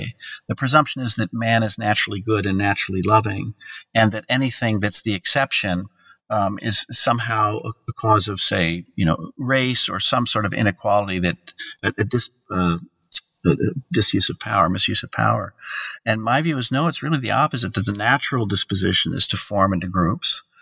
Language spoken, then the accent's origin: English; United States